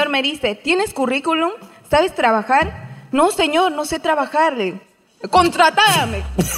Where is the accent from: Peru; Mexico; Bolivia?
Bolivia; Soy boliviana.